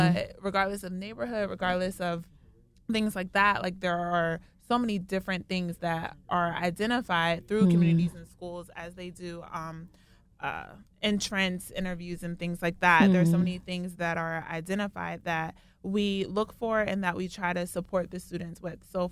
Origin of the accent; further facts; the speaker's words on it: Philadelphia, Pennsylvania, United States; growing up in Philly, I just drove through Delaware, never really spent a lot of time there. But now since living and working there